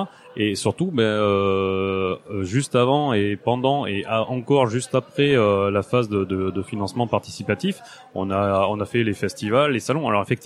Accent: Nouvelle-Aquitaine, France; on vient du Périgord, hein, il y a pas grand chose qui nous fait peur.

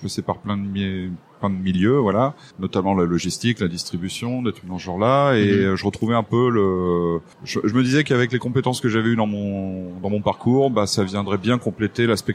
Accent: Hauts-de-France, France; Non, moi, je viens du Nord à la base, pas très loin de la Marne et tout ça.

